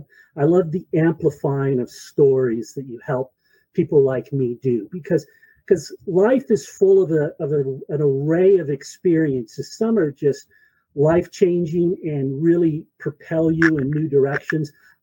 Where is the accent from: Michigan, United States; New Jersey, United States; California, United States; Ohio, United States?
California, United States; Yucaipa; I grew up in Yucaipa, California.